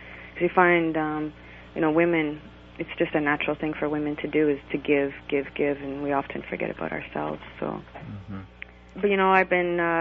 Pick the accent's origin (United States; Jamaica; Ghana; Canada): Canada; Bear Island, Ontario; now in Cape Croker, Canada; I'm from Lake Temagami, Bear Island. I'm Temagami Anishinaabe, but I've been living in Cape Croker for the past 5 years now.